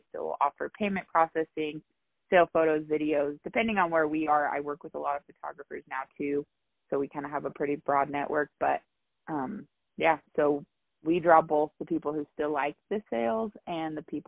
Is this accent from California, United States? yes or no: no; Wyoming, United States; also born or lived in Montana; I am from Wyoming, so I do have a Wyoming area code number. That's where I grew up. Life kind of took me everywhere. I ended up in Montana in 2020 during COVID